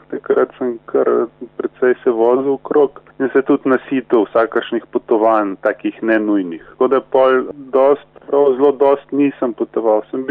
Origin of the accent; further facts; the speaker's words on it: Ljubljana, Central Slovenia, Slovenia; Rodil sem se v Ljubljani, prvih 20 let sem preživel tam do študija. Pol sem živel pa vse povsod v različnih mestih. Kamnik, Celje, Maribor, Rogaška, Slatina, ponekod sem delal, ponekod sem živel.